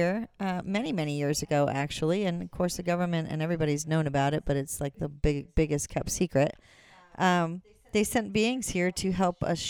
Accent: New Hampshire, United States; I was raised in New England. When I was young, I lived in New Hampshire

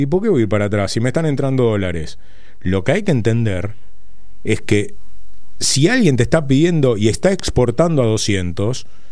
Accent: Argentina; sobre todo porque somos argentinos y todos encontraríamos la vuelta.

